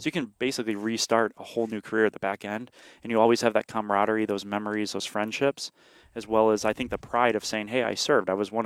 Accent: Illinois, United States; growing up in Illinois, sorry, you know, Illinois public school education.

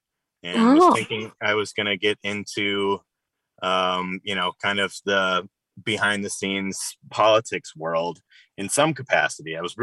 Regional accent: Pewaukee, Wisconsin, United States; And growing up in Pewaukee in probably the most conservative county, one of the most conservative counties in the country

